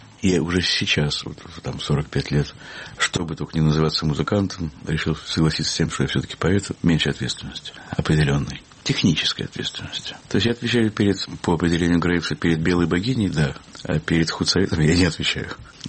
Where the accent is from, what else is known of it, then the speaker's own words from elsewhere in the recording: Russia; я рос в Советской России, а при этом оказалось, что я вырос в культуре рок-н-ролла